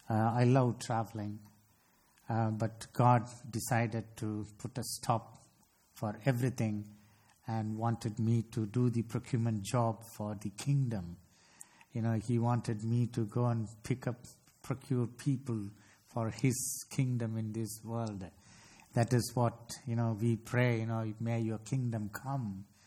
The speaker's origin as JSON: {"language": "English", "country": "India", "tie": "born or raised there", "said": "I was born in India, and I grew up born to Christian parents, and I grew up in a Christian family."}